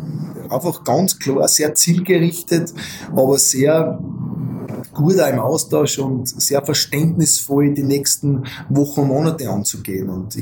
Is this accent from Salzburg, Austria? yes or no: yes; Kuchl, Salzburg, Austria; ich war bei Kuchl so nebenher, das ist ja mein Heimatort